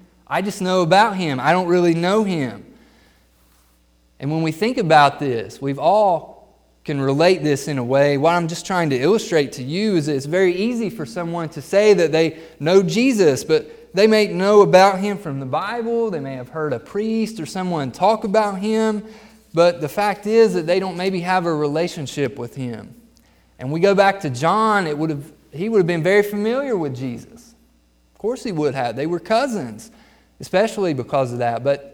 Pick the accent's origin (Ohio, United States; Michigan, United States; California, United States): Ohio, United States; I'm thinking of a guy he's from Ohio, like I'm from Ohio. He's actually from Akron. I'm not from Akron